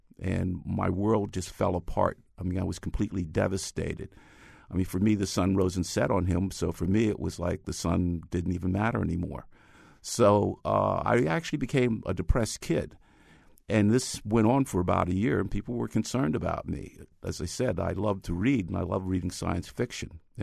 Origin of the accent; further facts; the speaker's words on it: New York City, New York, United States; I grew up in the Bronx, and this was from 1945 through 1955, when my father came back from the Second World War.